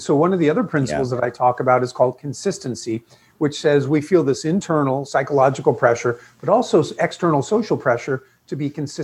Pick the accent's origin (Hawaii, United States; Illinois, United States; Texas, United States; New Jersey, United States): Hawaii, United States; Honolulu; born there; now in Florida, US… no; I was born in Honolulu, Hawaii. My father was serving in the Marines during Vietnam. And then we moved back to New York, where they were originally from, my parents.